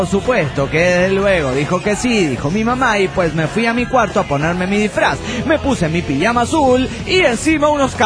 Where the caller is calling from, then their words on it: Guatemala; de Guatelinda.